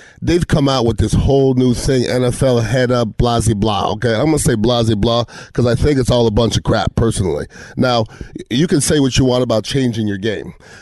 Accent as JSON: {"language": "English", "town": "Montreal", "region": "Quebec", "country": "Canada", "said": "I'm from Montreal and there's a lot of weed going on there too."}